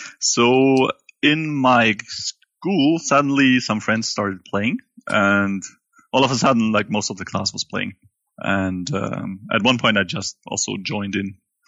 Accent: Munich, Bavaria, Germany; English is a second language; Yes, it's true. And I still live in Munich. I am 35.

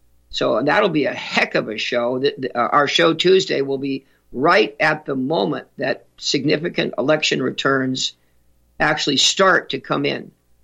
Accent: California, United States; now in North Dakota, United States; I grew up in California. Sorry, got California on the brain. Oh, I miss that surf.

